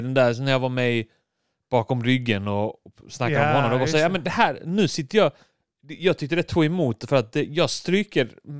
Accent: Skåne, Sweden; accent: Lund dialect; Jag har också en ful lundensiska i grunden.

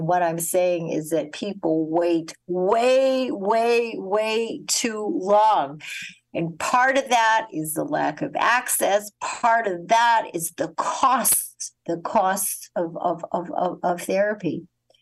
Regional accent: Winnipeg, Manitoba, Canada; I grew up in Winnipeg, Canada, in an Orthodox Jewish family

